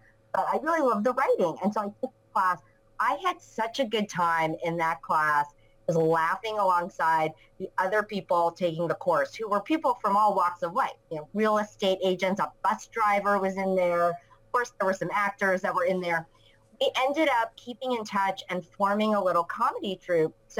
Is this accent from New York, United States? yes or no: yes; New York City, New York, United States; I was born and raised in New York City. It is a very fast market here.